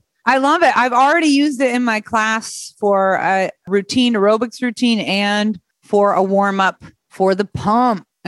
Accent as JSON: {"language": "English", "region": "Vermont", "country": "United States", "tie": "born or raised there", "said": "I grew up in Vermont, out in the woods."}